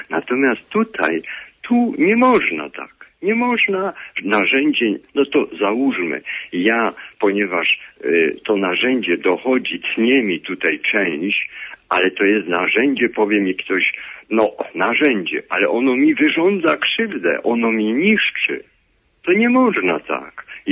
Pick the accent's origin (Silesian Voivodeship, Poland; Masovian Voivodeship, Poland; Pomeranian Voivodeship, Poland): Silesian Voivodeship, Poland; Ja ze Śląska.